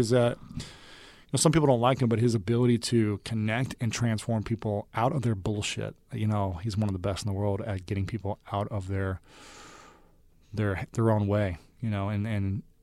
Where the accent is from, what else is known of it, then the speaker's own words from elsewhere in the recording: Columbus, Ohio, United States; I wanted to host it in Columbus, Ohio, my hometown, because Ohio's tagline is the heart of it all.